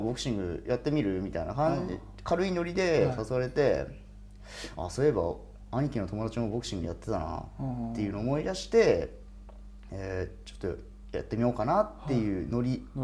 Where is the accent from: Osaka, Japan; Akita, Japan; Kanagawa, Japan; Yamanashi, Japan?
Akita, Japan; Yurihonjo; 僕は秋田県の由利本荘市出身で